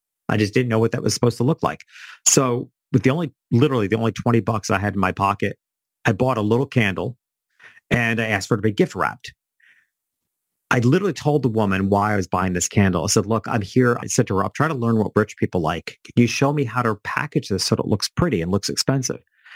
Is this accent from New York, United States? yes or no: yes; New York City, New York, United States; And I'm from New York City originally